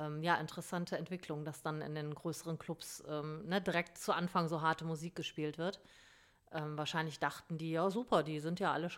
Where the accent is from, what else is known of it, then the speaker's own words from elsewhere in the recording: Germany; Wir natürlich als Deutsche